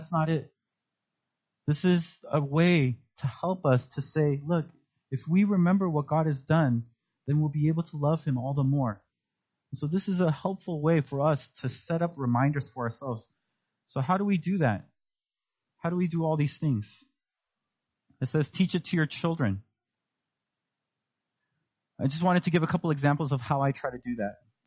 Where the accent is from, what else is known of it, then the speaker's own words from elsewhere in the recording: United States; Because I grew up in America and I didn't know Korean that well.